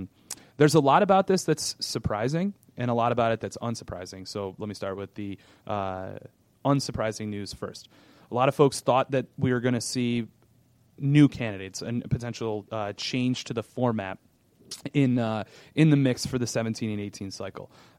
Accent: Cleveland, Ohio, United States; I mean, obviously, I grew up in Cleveland, so I was a Cavs fan

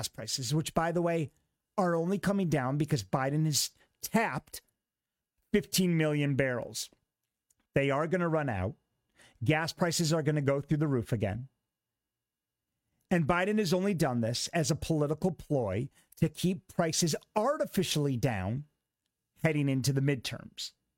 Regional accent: New York, United States; It was brilliant between Lee Zeldin and Kathy Hochul, New York, my home state.

